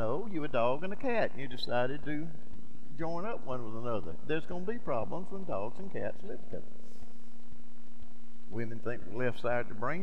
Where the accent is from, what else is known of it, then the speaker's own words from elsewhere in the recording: Greenville, South Carolina, United States; I was asking Charlie, I said, Charlie, where is 400 North Main? I'm from Greenville.